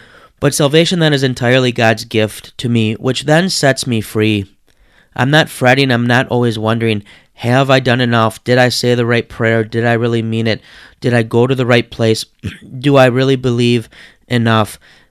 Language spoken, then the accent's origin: English; Detroit, Michigan, United States; I'm from Detroit. I can't bring myself to encourage beyond the big three